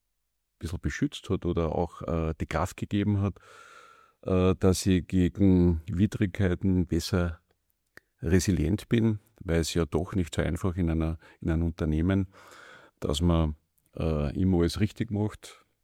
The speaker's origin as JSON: {"language": "German", "town": "Betzenkirchen", "country": "Germany", "tie": "born or raised there", "said": "ich bin als kleiner Bub aufgewachsen in Betzenkirchen, so wie viele andere Buben auch."}